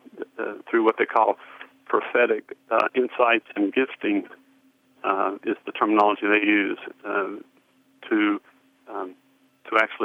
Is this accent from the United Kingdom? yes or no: no; Atlanta, Georgia, United States; Actually, I'm in New York City as I travel in my work, but we are from Atlanta.